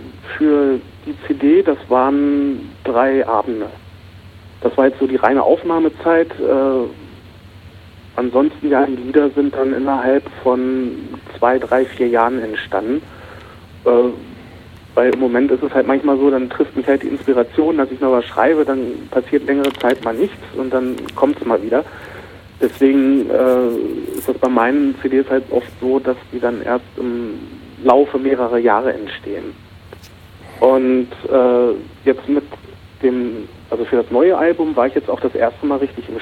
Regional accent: Braunschweig, Lower Saxony, Germany; Da ist es mir halt wirklich mal passiert, dass ich irgendwie mal bei uns in Braunschweig durch die Fußgängerzone gegangen bin.

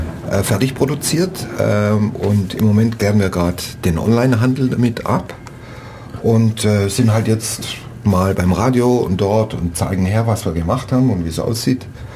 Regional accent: Baden-Württemberg, Germany; Ich bin Schwabe, 58 Jahre alt

